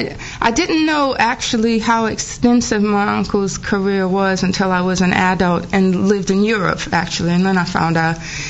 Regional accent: New Orleans, Louisiana, United States; now in England; Yep, originally I'm from New Orleans. I do live here in England. I've lived here for the last 6 years, but yeah, I'm from New Orleans.

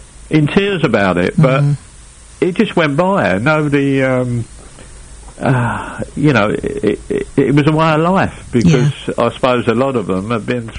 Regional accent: Highbury, London, United Kingdom; I was born in Highbury, opposite the Arsenal football ground.

